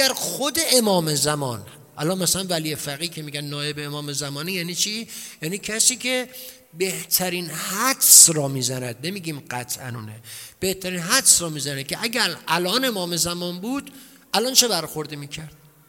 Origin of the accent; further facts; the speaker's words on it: Iran; عراقی ما ایرانیم